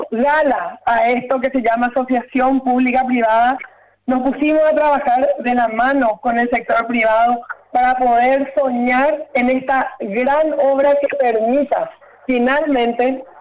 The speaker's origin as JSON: {"language": "Spanish", "country": "Paraguay", "said": "estamos comprometidos como paraguayos a hacer de nuestro país un lugar mucho más lindo"}